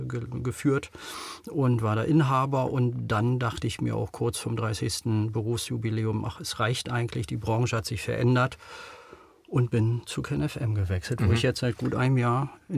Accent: Berlin, Germany; also ich bin 67 geboren, seit 68 in Berlin, darf mich also schon als Berliner fühlen und auch so sprechen. Bin hier sozialisiert

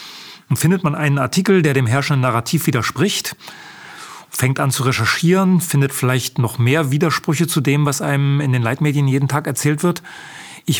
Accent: Mecklenburg-Vorpommern, Germany; Ich bin ja als Kind auf der Ostsee Schlittschuh gelaufen. Jeden Winter gab es Loipen bei uns im Wald, Flachland, Rügen.

